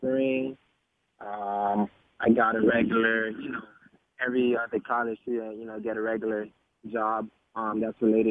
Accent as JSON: {"language": "English", "town": "Naples", "region": "Florida", "country": "United States", "tie": "born or raised there", "also_born_or_lived": "Pompano Beach", "said": "I was actually born in Pompano Beach, Florida, but raised in Naples, Florida."}